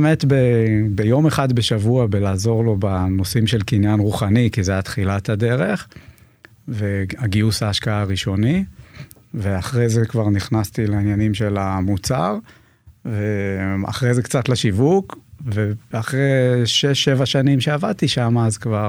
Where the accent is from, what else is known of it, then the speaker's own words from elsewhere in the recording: Herzliya, Tel Aviv District, Israel; also born or lived in Re'ut; בן 46, נשוי לעדי ואבא של אריאל ורומי, גדלתי בהרצליה, רוב הילדות, אחר כך עברתי לרעות